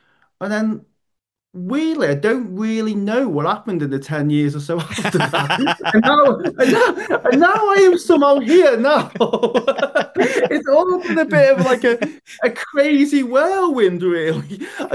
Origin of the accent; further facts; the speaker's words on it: Liverpool, North West England, United Kingdom; I grew up in Liverpool